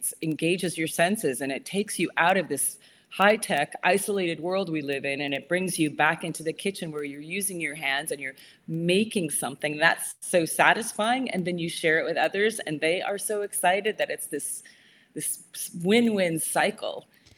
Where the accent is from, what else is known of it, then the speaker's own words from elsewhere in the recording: Iowa, United States; My film kicks off with the fact that I got this pie baking job in Malibu and I had no qualifications. And I said, I'm from Iowa and I got the job.